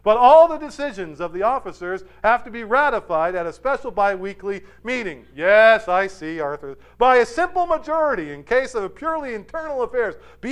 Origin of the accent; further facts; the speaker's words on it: Scotland, United Kingdom; being a Scottish man, if he came to the Scots, we would have rejected him too.